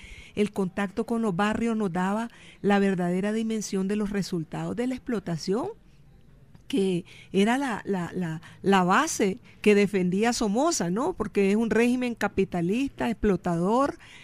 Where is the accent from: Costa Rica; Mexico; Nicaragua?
Nicaragua; León; otros colegios de la ciudad donde yo nací, crecí, en León de Nicaragua